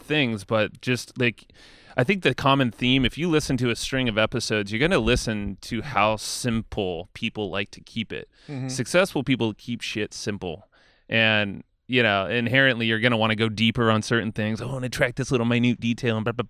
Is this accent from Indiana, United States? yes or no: no; San Diego, California, United States; growing up in East County San Diego, Rancho San Diego area, and reminisced on that.